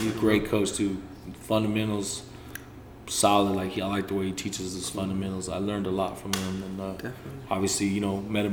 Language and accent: English; Hollister, California, United States; I was born and I was pretty much born and raised here in the Hollister. Was here ever since I was 2 years old. Went to school out here.